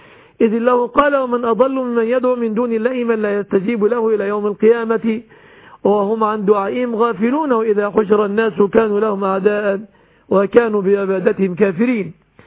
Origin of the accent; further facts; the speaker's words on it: Egypt; بلادنا مصر